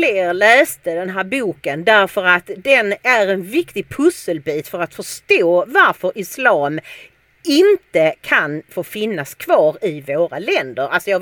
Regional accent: Sweden; de tillåter inte oss svenskar att säga att vi är svenskar

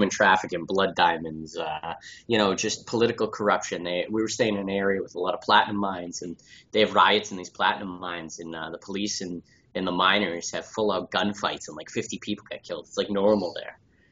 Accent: Boston, Massachusetts, United States; Yeah, I'm from Boston. I run a nightclub

